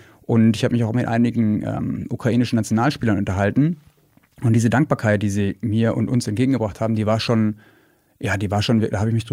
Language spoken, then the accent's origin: German; Germany; wir sind Deutsche.